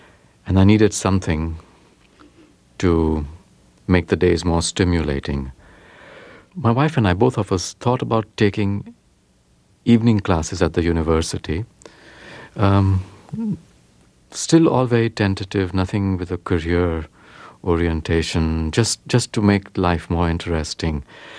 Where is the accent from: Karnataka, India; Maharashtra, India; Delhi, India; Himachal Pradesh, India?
Maharashtra, India; Mumbai; That's right, yeah. But the thing is that life in Bombay is all on display.